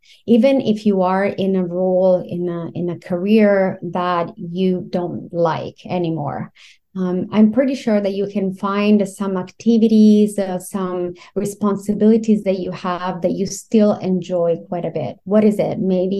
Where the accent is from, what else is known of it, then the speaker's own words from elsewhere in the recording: Italy; English is a second language; now in Canada; I should say probably from my name and also an accent that I have. I came from Italy 15 years ago and moved to Canada.